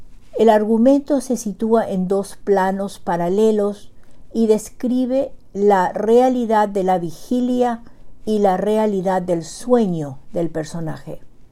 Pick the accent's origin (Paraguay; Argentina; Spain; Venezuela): Paraguay; now in Bedford, United States; nuevamente llego hasta ustedes desde Bedford, Massachusetts, con otro cuento de la producción narrativa de mi país natal, Xeretamí, Paraguay, situado en el corazón de América del Sur.